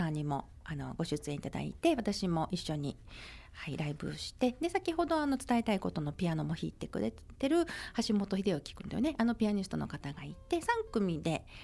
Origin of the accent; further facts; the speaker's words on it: Ichinomiya, Aichi, Japan; 4月が実は出身が愛知県なんですけれども、地元に帰りまして愛知県の一宮市というところが私のふるさとなんですけどね